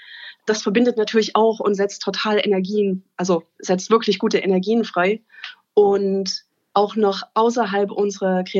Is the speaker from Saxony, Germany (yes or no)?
yes; Leipzig, Saxony, Germany; born there; also born or lived in London, United Kingdom; gebürtige Leipzigerin